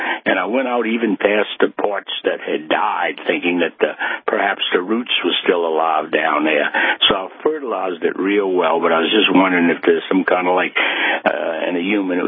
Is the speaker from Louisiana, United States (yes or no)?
yes; Metairie, Louisiana, United States; It's called Metairie, Louisiana, outside of New Orleans.